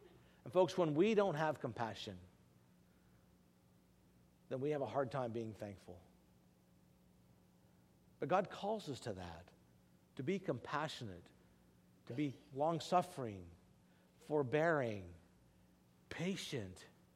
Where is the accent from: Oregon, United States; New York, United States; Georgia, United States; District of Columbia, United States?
Oregon, United States; where I grew up in Western Oregon, between Salem and Lincoln City, in the hills there